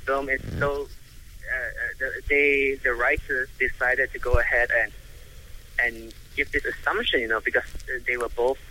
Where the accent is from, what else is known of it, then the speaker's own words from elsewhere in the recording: Malaysia; when we were growing up in Malaysia, we were made to learn Malay